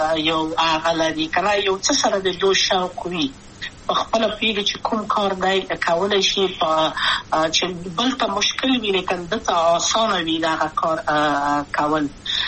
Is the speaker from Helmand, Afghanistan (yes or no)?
no; Kabul, Afghanistan; also born or lived in Wardak; د پلار مې د وردګو ولایت ته خلیګم. څه کې دلې د کابل په تخت پل سیمه کې یم او لویا شویم کابل کې